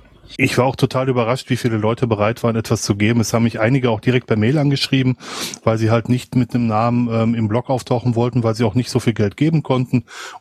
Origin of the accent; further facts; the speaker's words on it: North Rhine-Westphalia, Germany; now in Switzerland; Und ich bin Wirtschaftsflüchtling aus Deutschland. Ich komme aus dem Ruhrgebiet, bin ausgewandert und arbeite hier als Systemadministrator.